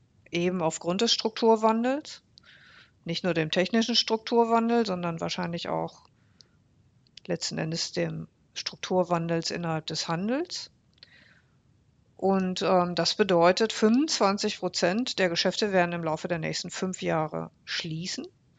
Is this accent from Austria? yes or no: no; Bocholt, North Rhine-Westphalia, Germany; Ich sitze hier gerade in einem Coworking Space mitten in der Innenstadt von Bocholt, meiner Heimatstadt.